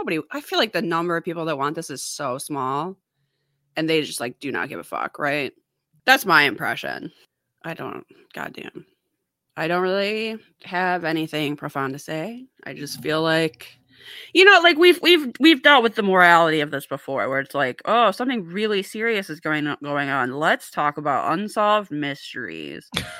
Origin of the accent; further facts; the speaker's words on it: United States; I apologize for I don't know, being American.